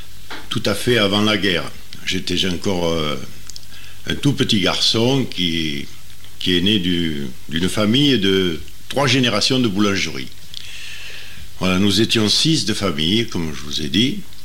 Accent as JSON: {"language": "French", "region": "Provence-Alpes-Côte d'Azur", "country": "France", "said": "il y avait beaucoup de truffes, comme on dit chez nous en Provençal, les rabasses."}